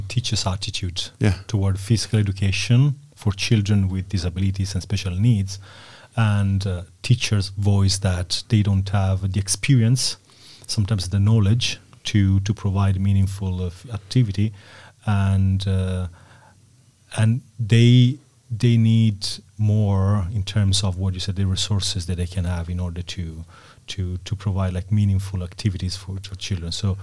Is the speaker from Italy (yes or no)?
yes; Italy; also born or lived in Dublin, Ireland; now in Denmark; Like I'm from Italy, I lived in Dublin, in Ireland, and now I'm living in Denmark.